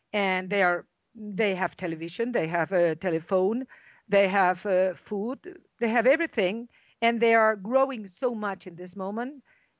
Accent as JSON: {"language": "English", "town": "Mallorca", "region": "Balearic Islands", "country": "Spain", "second_language": "English", "moved": "as an adult", "lives_now": "Libya", "said": "I am Spanish. I am from Mallorca, and I went to Libya about 5 years ago"}